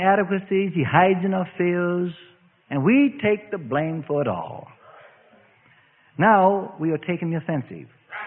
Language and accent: English; England, United Kingdom; Well, I'm English. I'm English.